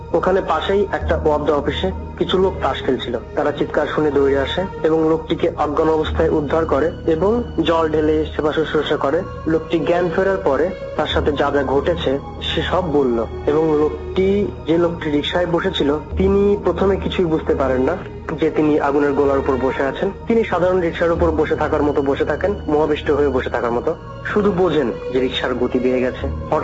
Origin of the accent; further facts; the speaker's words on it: India; now in Magura, Bangladesh; আমার শৈশব ও কৈশোর ভারতবর্ষে কেটেছে।